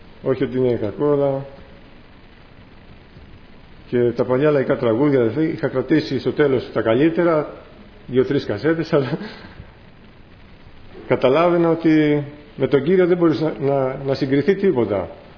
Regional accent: Tripoli, Peloponnese, Greece; Και τους λέω, από εδώ, από ένα χωριό, από την Τρίπολη.

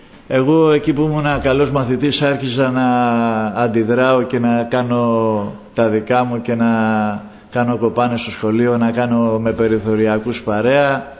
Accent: Piraeus, Attica, Greece; also born or lived in Athens; γεννηθής το 65 στην Αθήνα, μεγάλωσα στον Πειραιά, στην Καστέλα, στο σπίτι του παππού μου.

